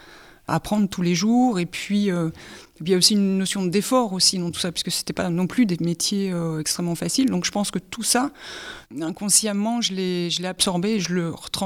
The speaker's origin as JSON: {"language": "French", "town": "Hénin-Beaumont", "region": "Hauts-de-France", "country": "France", "tie": "born or raised there", "also_born_or_lived": "Courrières / Paris", "said": "Je suis née à Courrières. J'ai fait toute ma scolarité à Hénin-Beaumont, où j'habite encore aujourd'hui."}